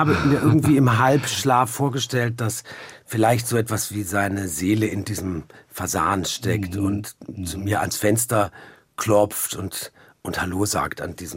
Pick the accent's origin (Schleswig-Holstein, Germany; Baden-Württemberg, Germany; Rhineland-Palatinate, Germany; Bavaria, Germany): Baden-Württemberg, Germany; Offenburg; Aus Offenburg, ganz genau.